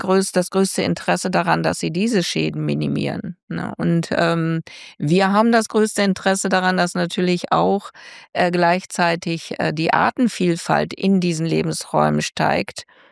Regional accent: Germany; Ich bin im Fenner Hochmoor groß geworden. Und zu meiner Zeit, als ich noch Kind war, ein kleines 300-Seelendorf oder vielleicht waren es ein bisschen mehr.

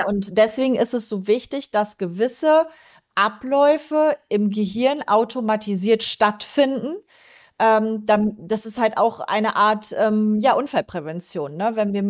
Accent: North Rhine-Westphalia, Germany; Also ich komme ja aus NRW, Dortmund-Wittenbochum, die Ecke.

